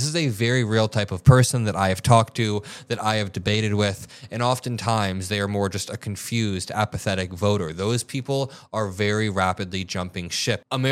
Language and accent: English; Indiana, United States; now in Chicago, United States; I have friends from back in Indiana where I grew up. I currently live in Chicago, but when I grew up in Indiana